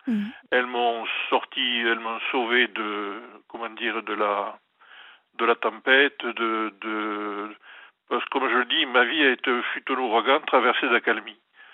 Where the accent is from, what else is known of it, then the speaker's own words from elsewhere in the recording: South-West, France; accent: Sud-Ouest; C'est l'accent du Sud-Ouest.